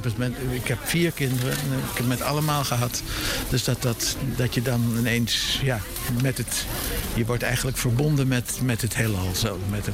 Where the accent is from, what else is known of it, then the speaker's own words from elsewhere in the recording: Amsterdam, North Holland, Netherlands; Ik heb wel eigenlijk vlak daarna zijn we in Amsterdam gekomen wonen. En met een kleine onderbreking heb ik altijd in Amsterdam gewoond. Ik voel me wel Amsterdammer.